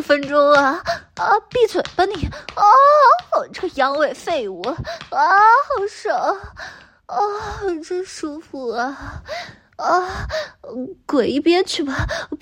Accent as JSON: {"language": "Chinese", "country": "China", "said": "有来有往嘛，才是我们中国人的待客之道，不是吗"}